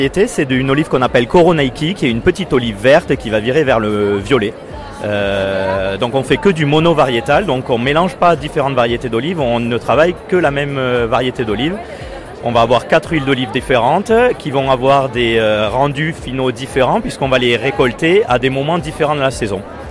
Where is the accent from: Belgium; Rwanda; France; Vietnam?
France; Toulouse, Occitanie; also born or lived in Montauban; Notre père est grec et notre mère française, donc tout un côté français, un côté grec. On a grandi à Toulouse, dans le sud